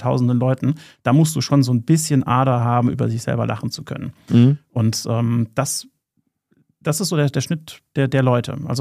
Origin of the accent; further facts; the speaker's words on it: Saarland, Germany; born there; Obwohl wir beide keine Kölner sind. Ich bin gebürtig aus dem Saarland.